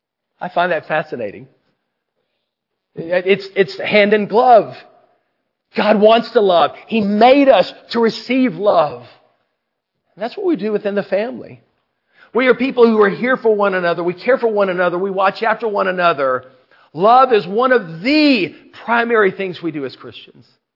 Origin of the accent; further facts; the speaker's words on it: Mississippi, United States; I grew up in Mississippi. A lot of summers, we would go to a state park in Grenada, Mississippi, 2.5 hours away.